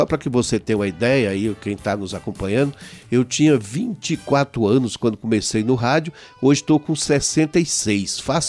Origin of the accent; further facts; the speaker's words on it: Piauí, Brazil; eu sou do Piauí